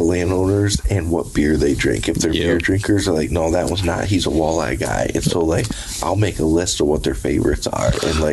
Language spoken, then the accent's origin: English; Michigan, United States; from Michigan.